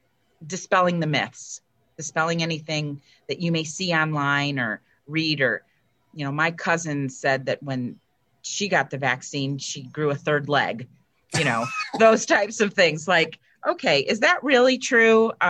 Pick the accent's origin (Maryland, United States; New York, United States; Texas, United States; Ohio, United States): Ohio, United States; Maumee; Yeah, he's from Waterville. I'm from Maumee.